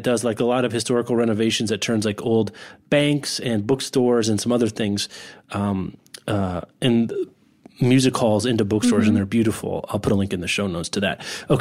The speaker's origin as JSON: {"language": "English", "town": "Lawrence", "region": "Kansas", "country": "United States", "tie": "born or raised there", "said": "if my hometown, Lawrence, Kansas, had 15 bookstores."}